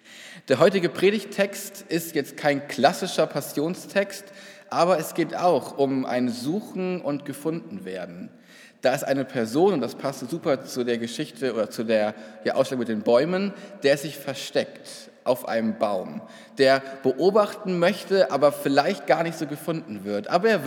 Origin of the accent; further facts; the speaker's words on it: Rhineland, Germany; Ich komme aus dem Rheinland, aus der Christusgemeinde Siegburg